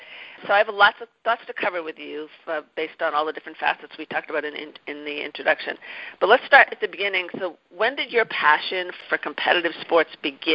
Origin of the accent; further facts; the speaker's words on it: Boston, Massachusetts, United States; he lives not far from my hometown of Boston, and it's a wonderful time of year to be in New England.